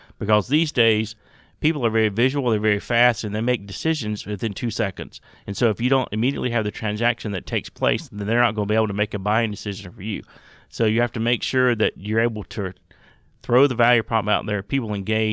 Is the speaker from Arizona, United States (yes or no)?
no; South Carolina, United States; And I grew up in South Carolina flying a small prop plane, so we both had a love for aviation.